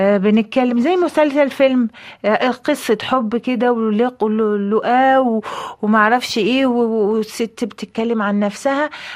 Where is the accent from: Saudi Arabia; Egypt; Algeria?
Algeria; انا قلت لا معلش، اصل احنا عندنا في الجزائر بنقول كل عطله فيها خير